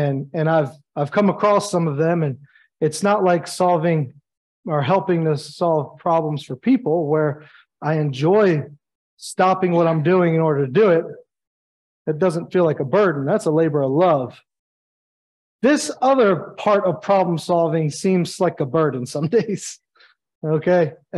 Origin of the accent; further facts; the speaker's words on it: Baltimore, Maryland, United States; So, you know, I went, okay, well, you know, I'm from Baltimore.